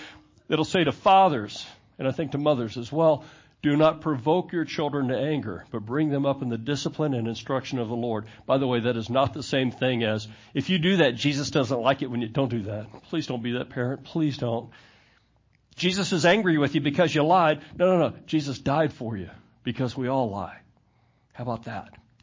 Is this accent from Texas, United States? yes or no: yes; Houston, Texas, United States; I grew up in Houston.